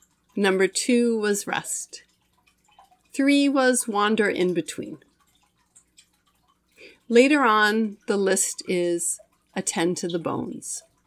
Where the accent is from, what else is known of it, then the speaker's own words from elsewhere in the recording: New York, United States; Meanwhile, in my home state of New York, wolves were eradicated by hunters in the late 1800s